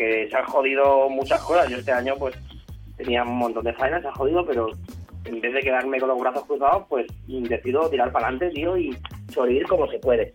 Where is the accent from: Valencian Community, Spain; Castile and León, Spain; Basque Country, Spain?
Valencian Community, Spain; Valencia; Y cayó en Valencia, nací en Valencia, estuvimos rulando y luego la vuelta a Valencia, con esta edad más o menos 8 o 9 años, ya no, nos instalamos allí